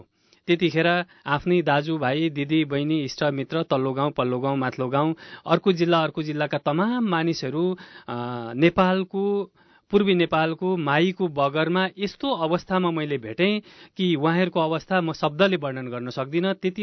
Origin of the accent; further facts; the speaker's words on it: Bhutan; moved away as an adult; मेरो जन्म भुटानमै भएको हो। मैले जीवनका 35 वर्षसम्म ऊर्जाशील मेरा समयहरू मैले त्यो देशमा त्यहाँनिर रोपेँ